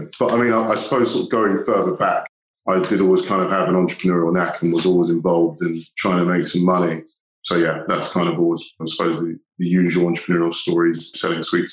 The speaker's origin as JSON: {"language": "English", "region": "London", "country": "United Kingdom", "tie": "born or raised there", "also_born_or_lived": "Clapham", "said": "I grew up in South London, Clapham, to be precise, and on a council estate, as most people, I suppose, do."}